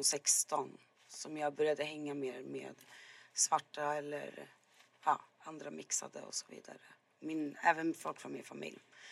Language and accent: Swedish; Uppsala, Uppsala County, Sweden; Jag och Vendela, vi är från Uppsala. Jag har oftast varit bland den enda svarta under stora delar av min tonårsperiod.